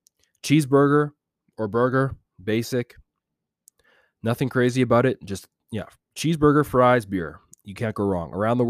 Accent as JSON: {"language": "English", "town": "Edmonton", "region": "Alberta", "country": "Canada", "said": "I'm from Edmonton, Alberta. I've been around the world, baby."}